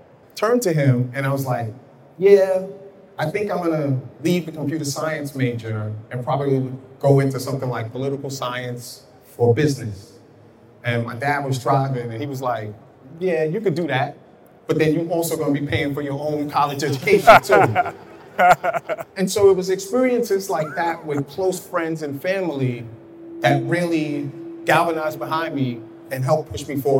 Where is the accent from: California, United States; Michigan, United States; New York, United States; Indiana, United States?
New York, United States; Brooklyn; my whole journey was this dichotomy of growing up in Brooklyn, growing up in Bed-Stuy, and not having a lot of friends